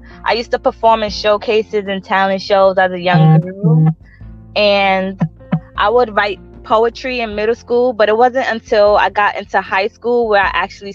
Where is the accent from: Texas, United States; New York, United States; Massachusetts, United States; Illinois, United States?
New York, United States; Far Rockaway; now in Connecticut, United States; So, I was born and raised in Far Rockaway, Queens, New York. Currently, I live in Connecticut, but Far Rockaway is where I was born and raised.